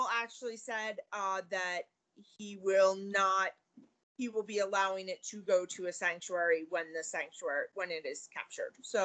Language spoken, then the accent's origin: English; New York City, New York, United States; I know New York City has a lot of rumors about crocodiles in our sewer system. I assure you, as a New Yorker, I have personally never seen one.